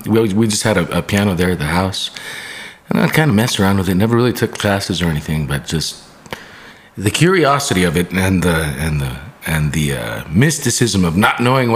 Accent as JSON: {"language": "English", "town": "Nuevo Casas Grandes", "region": "Chihuahua", "country": "Mexico", "tie": "born or raised there", "moved": "yes", "lives_now": "El Paso, United States", "said": "El Paso born. Although we grew up in Nuevo Casas Grandes, about 2.5-3 hours away from here."}